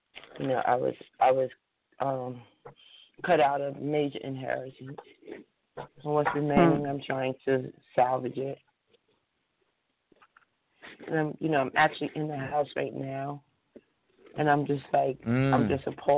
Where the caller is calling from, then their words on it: New Jersey, United States; New Jersey.